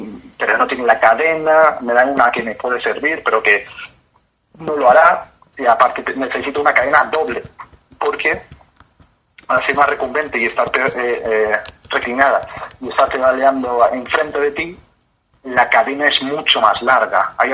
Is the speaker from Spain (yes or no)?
yes; Spain; Teniendo en cuenta que yo vengo llevando de Europa, yo vengo de España